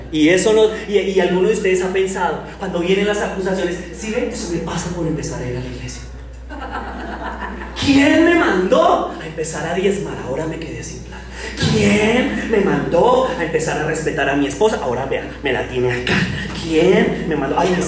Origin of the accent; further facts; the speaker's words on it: Colombia; Pero la mayoría de nosotros no somos así porque somos colombianos.